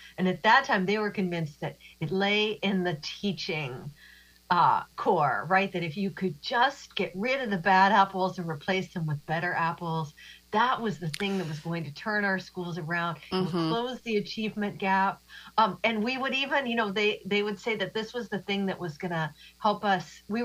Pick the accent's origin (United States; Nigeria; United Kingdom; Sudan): United States; Midwest; Even though I'm from the Midwest and I now live in Massachusetts, my parents were both from Florida.